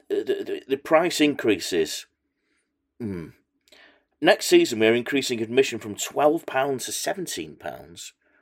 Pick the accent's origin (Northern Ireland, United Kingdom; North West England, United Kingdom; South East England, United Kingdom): North West England, United Kingdom; Macclesfield; I'm from Macclesfield.